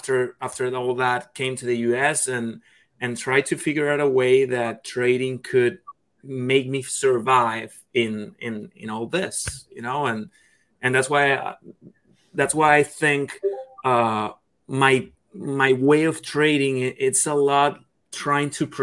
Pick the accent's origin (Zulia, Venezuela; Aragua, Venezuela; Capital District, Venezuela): Capital District, Venezuela; Caracas; Well, actually, I was in Venezuela. I'm from Caracas, Venezuela.